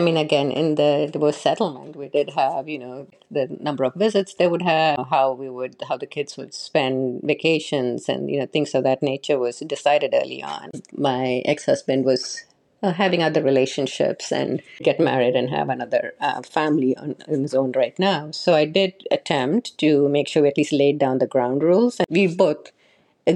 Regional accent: Kerala, India; moved away; but here when you're in the diaspora, it's not something you talk about. Like we had the cultural groups, like, and I'm a Malayali

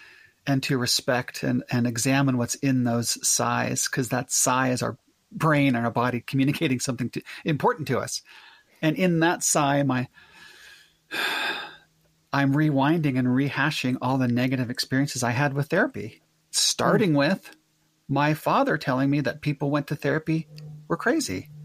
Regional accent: Utah, United States; I was raised in Cache Valley in the 80s. I graduated from Mountain Crest High School in 1987.

